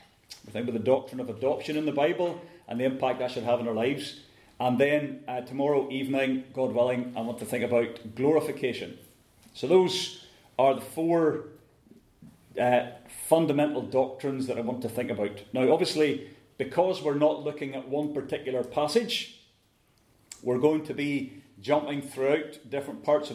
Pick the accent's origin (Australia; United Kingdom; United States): United Kingdom; Northern Ireland; accent: Scottish; also born or lived in Scotland; I know some of you guys. I'm from Northern Ireland. I have a Scottish accent. I'm not sure why, but that's, you might think I'm from Scotland, but I'm not really. I'm from the north of Ireland. I spent some time in Scotland